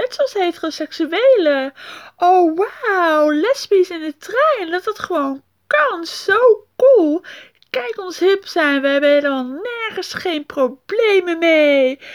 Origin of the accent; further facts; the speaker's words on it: Netherlands; Omdat wij als Nederlanders roepen dat we tolerant zijn.